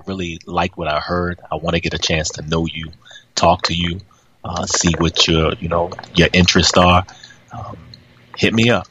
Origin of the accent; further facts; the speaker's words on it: Winter Park, Florida, United States; No, Winter Park. I'm from Winter Park, Florida. That's where I'm from. But I got family up here in Newark.